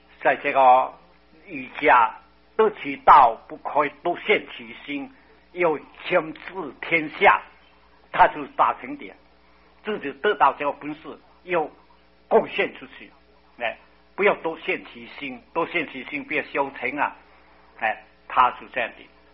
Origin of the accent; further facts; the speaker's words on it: China; 我是讲我们中国人再不精进啊